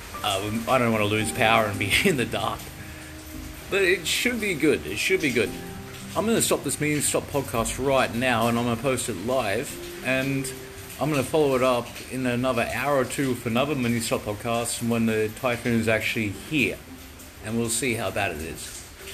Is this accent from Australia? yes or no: yes; Australia; I'm Australian.